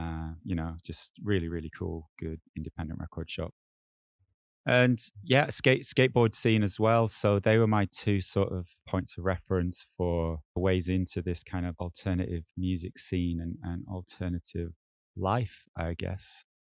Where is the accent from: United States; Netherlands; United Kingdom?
United Kingdom; Preston, North West England; also born or lived in Chorley; I was born in Chorley down the road, but grew up in Preston, and I was there for 19 years. What can I tell you? It's just like one of those typical sort of northern ex-industrial towns, really. Famous for its cotton mills in the past.